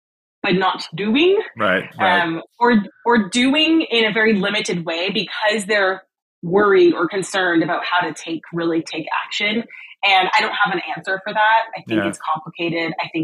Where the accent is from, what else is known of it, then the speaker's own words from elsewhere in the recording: Canada; now in United States; I'm from Canada and I'm hoping to move to London next year.